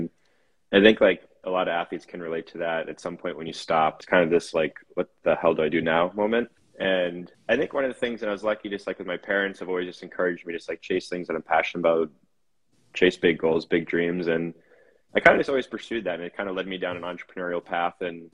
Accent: Boston, Massachusetts, United States; So I grew up in the Boston area, played hockey my whole life.

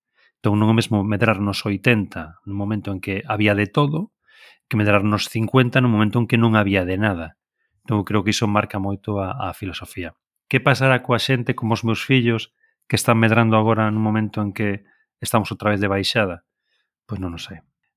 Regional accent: Vigo, Galicia, Spain; nós somos de Vigo, entón os meus pais veraneaban ou en Vigo

